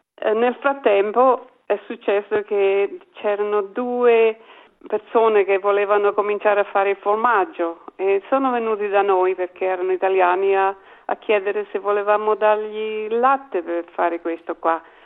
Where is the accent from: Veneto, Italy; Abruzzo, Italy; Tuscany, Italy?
Abruzzo, Italy; L'Aquila; moved away as an adult; now in Adelaide, Australia; Veniamo all'Aquila, Abruzzo. Ho conosciuto Giuliano nel 1969. A casa di amici e ci siamo conosciuti e è nato l'amore. Ci siamo sposati nel 1970 e sono ritornata con lui qua ad Adelaide